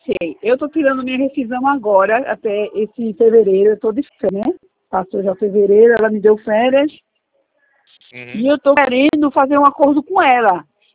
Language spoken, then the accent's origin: Portuguese; Recife, Pernambuco, Brazil; É, sou do Recife, aqui de Pernambuco.